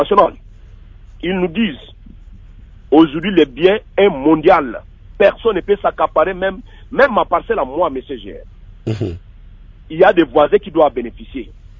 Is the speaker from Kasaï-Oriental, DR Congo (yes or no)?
no; Mahagi, Ituri, DR Congo; Rodo, c'est chez nous à Magi.